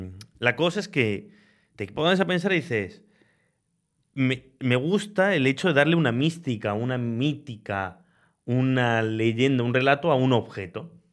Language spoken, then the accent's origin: Spanish; Argentina; now in Spain; Yo en segundo de la ESO, cuando fui a Argentina, que es mi tierra natal.